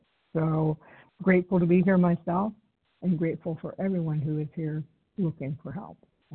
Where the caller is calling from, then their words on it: St. Marys, Ohio, United States; I am in St. Mary's, Ohio.